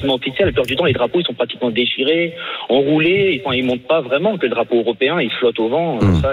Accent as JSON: {"language": "French", "country": "France", "said": "on est français tous les jours, tous les ans"}